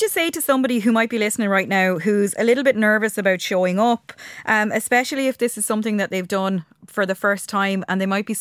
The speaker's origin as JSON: {"language": "English", "town": "Portumna", "region": "Connacht", "country": "Ireland", "said": "I lived there for years and years. I'm originally from Portumna and I'm back there now."}